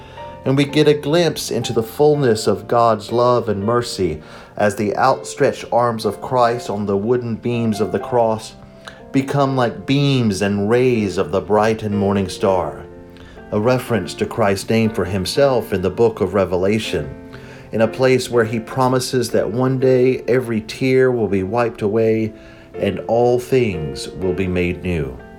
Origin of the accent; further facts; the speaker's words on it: North Carolina, United States; many of the songs which we sang in the Free Will Baptist Church where I grew up in North Carolina.